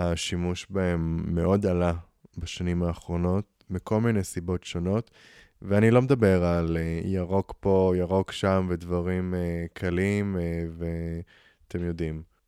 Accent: Nahariya, Northern District, Israel; הייתי פעיל באזור שלי, שזה איפה שגדלתי, בנהריה.

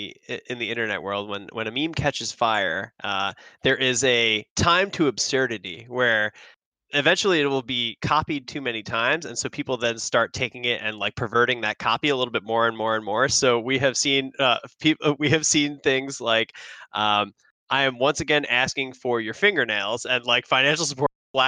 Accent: New York, United States; accent: Long Island; I take my Long Island accent and I apply a breathiness and elderly tone to it.

